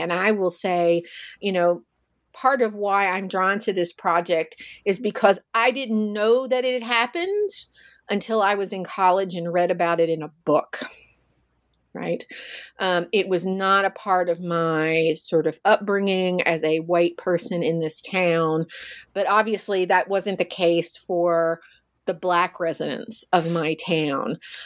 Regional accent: Russellville, Kentucky, United States; also born or lived in Nashville, United States; In my hometown of Russellville, Kentucky.

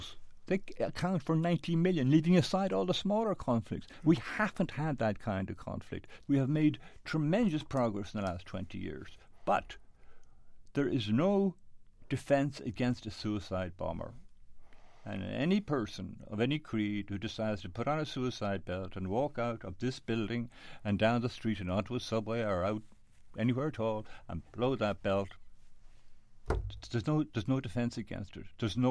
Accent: Ireland; born there; I was born in Ireland, into which at that time was the most Catholic conservative country in the world, in a family that was certainly the most Catholic conservative family, I would almost say, in the entire country.

